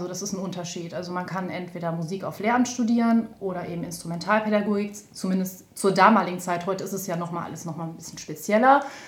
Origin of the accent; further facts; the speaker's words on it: Wenden, North Rhine-Westphalia, Germany; ich komme aus Wenschen, aus Wenden tatsächlich.